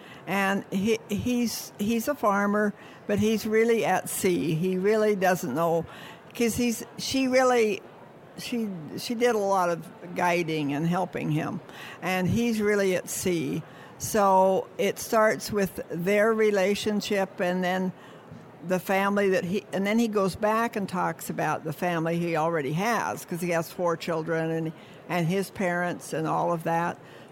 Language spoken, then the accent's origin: English; Idaho, United States; now in California, United States; Well, I grew up in Idaho.